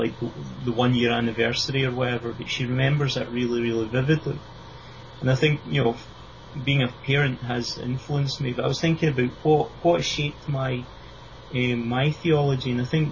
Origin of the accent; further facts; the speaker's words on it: Scotland, United Kingdom; with me being Scottish, I look back at some of the history